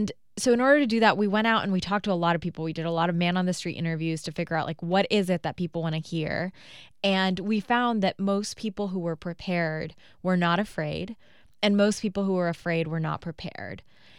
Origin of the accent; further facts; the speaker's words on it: Pakistan; I grew up in Pakistan, which is also earthquake country